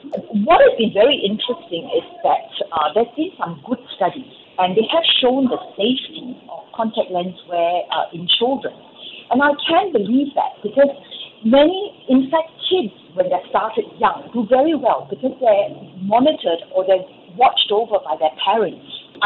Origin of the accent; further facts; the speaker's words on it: Singapore; I'm Singaporean